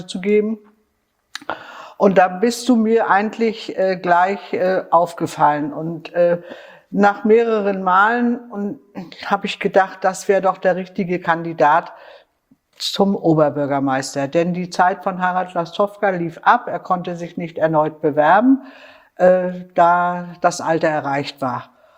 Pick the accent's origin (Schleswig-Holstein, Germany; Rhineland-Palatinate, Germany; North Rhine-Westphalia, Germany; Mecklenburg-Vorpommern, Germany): Mecklenburg-Vorpommern, Germany; ich bin auf dem Triebserdamm groß geworden, habe im Triebser fast 60 Jahre gelebt.